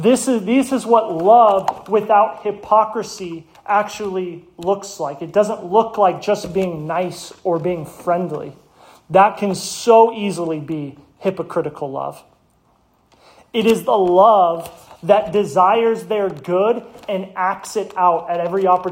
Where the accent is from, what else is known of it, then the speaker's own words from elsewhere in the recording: Lake Havasu City, Arizona, United States; going back in my hometown of Lake Havasu City